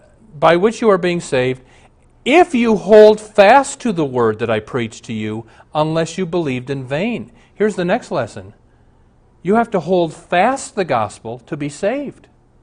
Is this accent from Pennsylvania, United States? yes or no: no; Omaha, Nebraska, United States; I grew up in Omaha with a couple atheist buddies